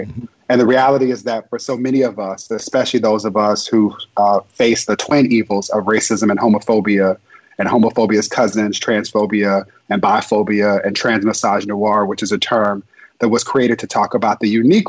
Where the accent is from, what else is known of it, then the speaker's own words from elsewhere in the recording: Inglewood, California, United States; born there; while I was born in Inglewood, California, my parents were both born and raised in Austin, Texas.